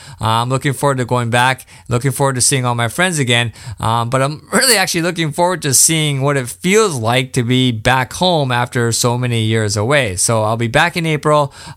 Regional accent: Canada; moved away; from Canada for almost 5 years now, so it's going to be interesting for me to go back and see what my home country looks like.

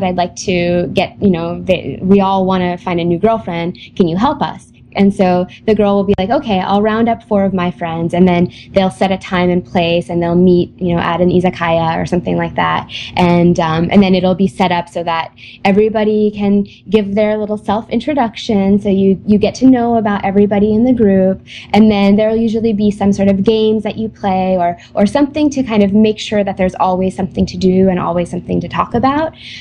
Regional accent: United States; Yeah, definitely the first couple of guys that I dated, it seemed like I was the one who kind of made the first move

